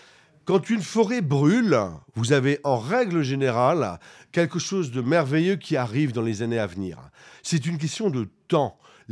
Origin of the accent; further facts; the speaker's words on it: France; même si moi-même je suis français en tant que fondateur.